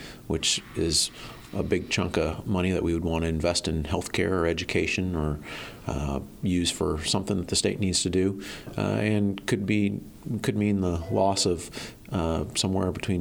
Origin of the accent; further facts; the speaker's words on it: Mingo, Iowa, United States; Originally from Mingo, Iowa.